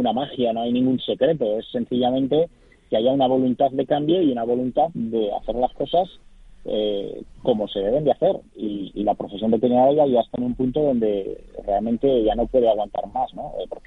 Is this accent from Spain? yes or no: yes; Spain; moved away as an adult; yo me fui de España con 22 años, volví con 51